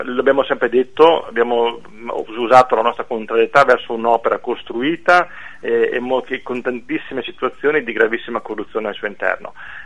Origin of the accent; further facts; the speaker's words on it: Veneto, Italy; la nostra capacità come veneti, come europei, insomma, di riuscire a mantenere le nostre caratteristiche